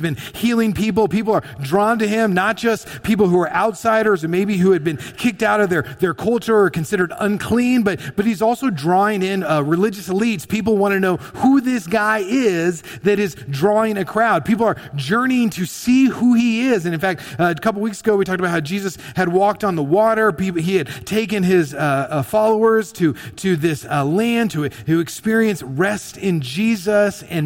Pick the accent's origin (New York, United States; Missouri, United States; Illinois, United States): Missouri, United States; Kansas City; I'm originally from Kansas City, and I want to be at every Chiefs game.